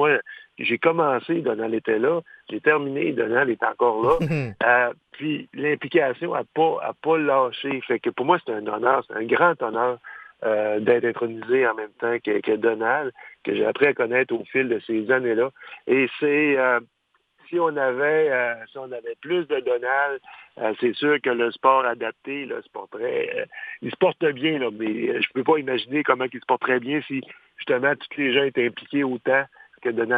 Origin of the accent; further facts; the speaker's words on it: Quebec, Canada; J'ai gravi dans les circuits régionaux chez moi au Saguenay.